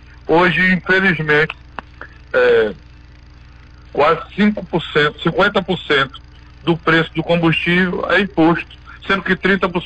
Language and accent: Portuguese; Campo Formoso, Bahia, Brazil; tem representado para a minha terra, para a minha Campo Formoso.